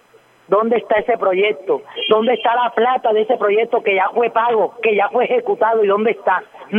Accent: Malambo, Atlántico, Colombia; Soy del municipio de Malambo

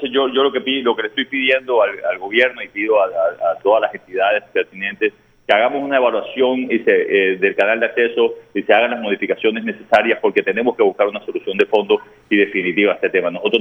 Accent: Barranquilla, Atlántico, Colombia; que realmente es inaceptable para nosotros como portuarios y como barranquilleros.

